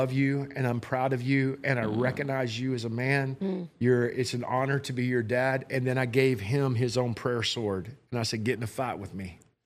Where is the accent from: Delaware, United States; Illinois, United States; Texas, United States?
Texas, United States; As a Texan, we don't have rites of passage.